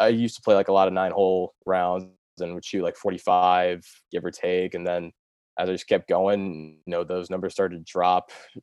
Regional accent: Delaware, United States; But you know, I'm from Delaware originally.

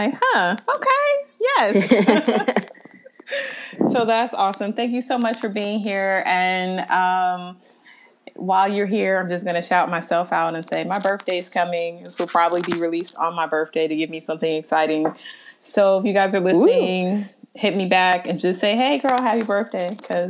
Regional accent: Ohio, United States; It's because I'm originally from Ohio, which is not that close to Kansas

